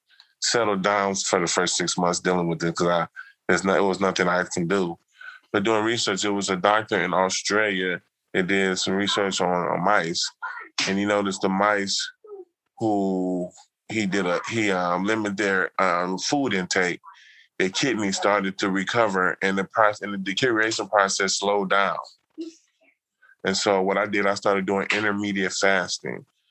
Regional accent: United States; So, growing up in the United States, I was around a lot of people who were big on religion and history.

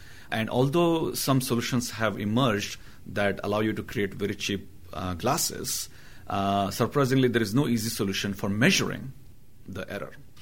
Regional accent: India; English is a second language; I come from India

